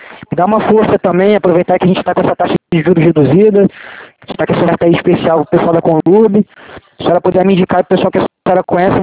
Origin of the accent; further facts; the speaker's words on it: Rio de Janeiro, Brazil; eu sou aqui do Rio mesmo.